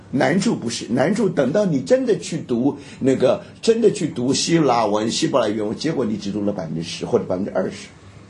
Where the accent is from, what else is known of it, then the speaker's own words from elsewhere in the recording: Taiwan; now in United States; 我第一次到美国的时候，因为我在台湾长大，在台湾长大早期的时候